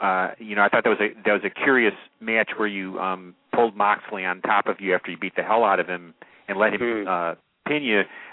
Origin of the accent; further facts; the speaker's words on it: Chicago, Illinois, United States; glad to hear you say that about Chicago. That's my hometown, so I'm always happy to hear when somebody loves Chicago.